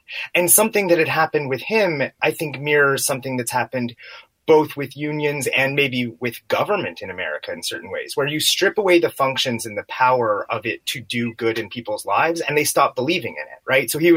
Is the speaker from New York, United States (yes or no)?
no; Cincinnati, Ohio, United States; I grew up in Cincinnati.